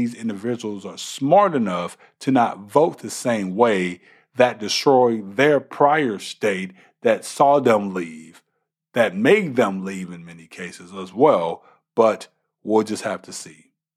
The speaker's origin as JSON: {"language": "English", "region": "Texas", "country": "United States", "said": "I actually looked into voter registration from my home state of Texas"}